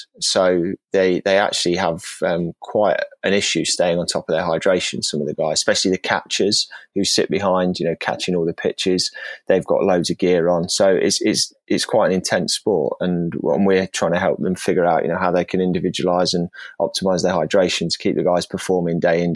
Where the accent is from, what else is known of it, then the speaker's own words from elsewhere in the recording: United Kingdom; because I didn't know much about the sport as a Brit until I went over to the US.